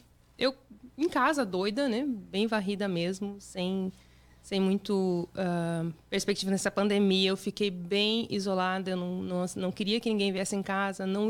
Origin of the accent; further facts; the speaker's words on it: Joinville, Santa Catarina, Brazil; moved away as an adult; also born or lived in Araquari; Ah, eu sou de Santa Catarina.